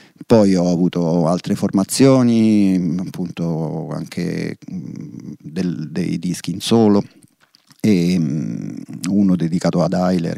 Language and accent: Italian; Rome, Lazio, Italy; born there; moved away as an adult; now in Milan, Italy; anche se non sono milanese perché sono nato a Roma, mi sono trasferito qui nel 97, se non sbaglio, 96.